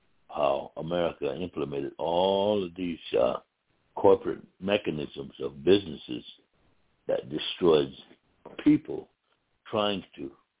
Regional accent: Pine Ridge, South Dakota, United States; I was born here on the Pine Ridge Indian Reservation, outside the Pine Ridge Agency, in the lateral parts of June 25th, 1957.

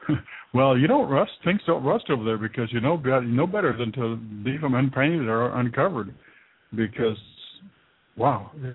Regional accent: Aberdeen, Washington, United States; Actually, I came from Aberdeen, Washington, and there you literally measure it in feet.

